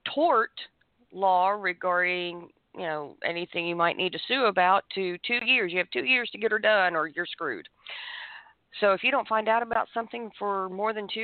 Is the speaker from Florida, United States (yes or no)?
yes; Florida, United States; I do, because I was raised in Florida from second grade onward. And anytime we would go to Mississippi to visit family